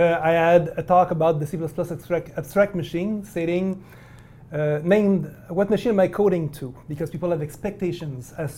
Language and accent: English; Quebec, Canada; And since I come from Quebec, around Montreal, we have a different educational system there.